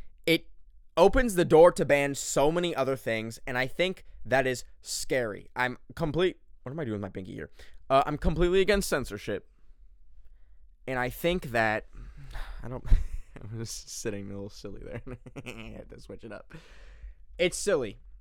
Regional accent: Canada; I'm not an American, still fully Canadian, baby.

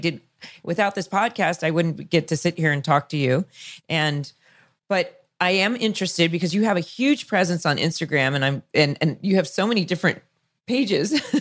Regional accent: California, United States; Well, I grew up in Orange County, and I'll tell you, as the scripts went on, it would trigger something

